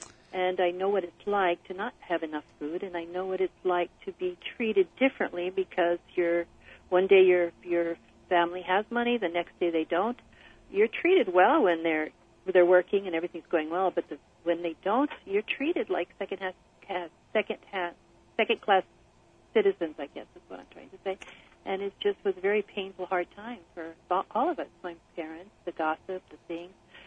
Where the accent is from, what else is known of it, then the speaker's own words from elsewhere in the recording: Oregon, United States; also born or lived in Idaho; I grew up in the state of Idaho and then the state of Oregon. I was born in Idaho, and when I was in about third grade, we moved to Oregon, and I consider that my home because that's where I went to high school.